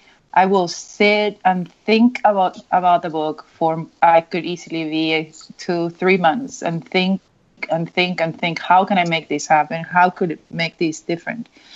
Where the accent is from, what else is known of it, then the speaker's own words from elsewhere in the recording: Peru; moved away as an adult; now in United States; I was born and raised in Peru, and now I have 22 years living in the U.S., I think.